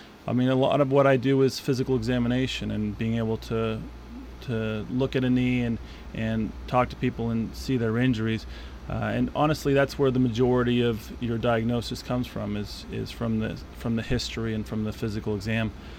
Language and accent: English; California, United States; I grew up in California.